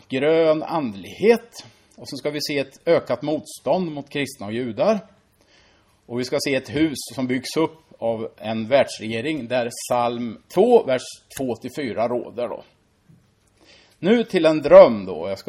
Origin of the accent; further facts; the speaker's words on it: Finspång, Östergötland, Sweden; Jag brukar drömma att jag är min hembygd av någon konstig anledning. Och jag cyklade där i Finspång